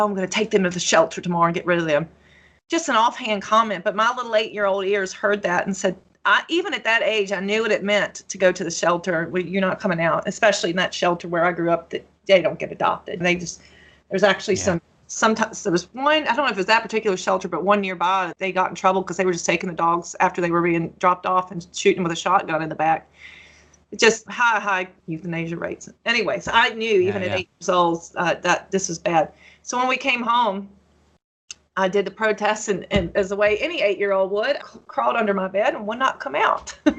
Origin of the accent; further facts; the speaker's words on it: Appalachia, United States; I grew up in Appalachia. And in the South